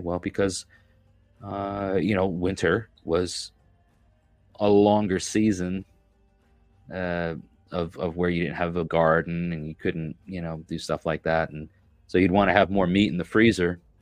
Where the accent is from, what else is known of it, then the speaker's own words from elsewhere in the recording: New York, United States; I remember growing up in New York working on a farm as a kid.